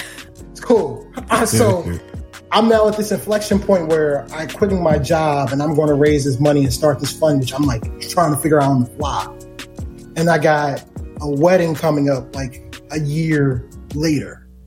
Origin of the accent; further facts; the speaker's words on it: Baltimore, Maryland, United States; build the next great firm and do it from Baltimore. It's my hometown.